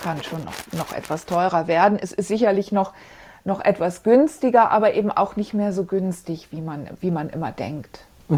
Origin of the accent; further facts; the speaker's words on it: Bremen, Germany; Ich komme ja ursprünglich aus Bremen